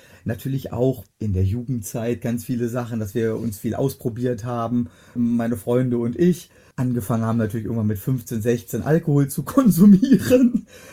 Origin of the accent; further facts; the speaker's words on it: Schloss Holte-Stukenbrock, North Rhine-Westphalia, Germany; Ich komme aus Schloss Holte-Stukenbrock in der Nähe von Bielefeld.